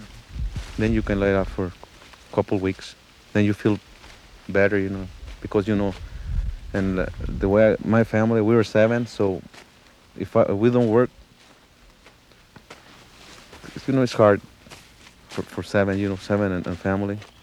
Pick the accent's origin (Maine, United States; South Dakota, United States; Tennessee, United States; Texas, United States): Texas, United States; Crystal City; now in Glendon, United States; I come from Crystal City, Texas, and I'm here in Glendon, Minnesota